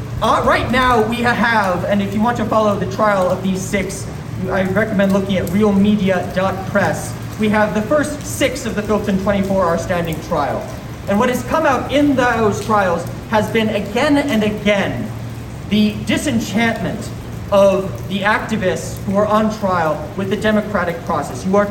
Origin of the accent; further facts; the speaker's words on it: Ireland; now in United Kingdom; we, as Irish citizens and Irish people living in the United Kingdom, felt it was our right, our duty, to stand and talk